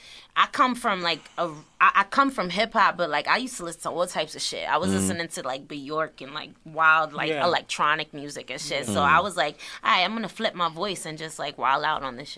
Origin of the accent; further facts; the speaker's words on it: Brooklyn, New York, United States; I'm from Brooklyn, Flatbush, Brooklyn, originally.